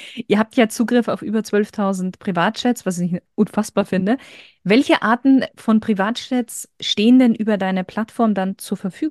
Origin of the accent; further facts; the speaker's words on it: Landshut, Bavaria, Germany; born there; Landshut habe ich ja gerade so geschmunzelt, weil das ja mein Geburtsort quasi ist.